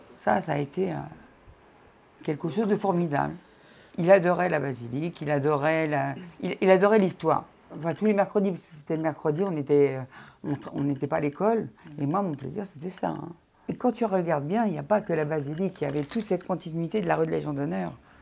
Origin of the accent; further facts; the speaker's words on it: Saint-Denis, Île-de-France, France; Je suis née à Saint-Denis, rue de la Légion d'honneur, 54 ans